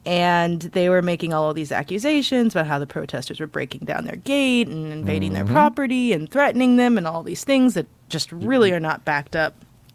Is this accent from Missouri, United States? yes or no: yes; St. Louis, Missouri, United States; My news fix is this story that came yes. out over the weekend about my hometown of St. Louis.